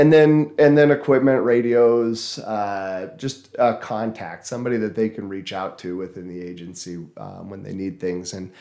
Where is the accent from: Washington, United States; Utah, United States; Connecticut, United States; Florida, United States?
Washington, United States; also born or lived in California / Lakeview; I grew up originally in Eastern Washington. I spent some time, 4 years down in California. I lived in Lakeview for a number of years.